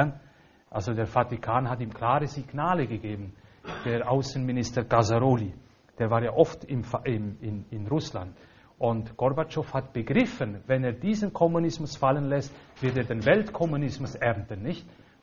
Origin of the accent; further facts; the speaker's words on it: Valais, Switzerland; Ich komme aus dem Mittelwallis, unterhalb von Montana.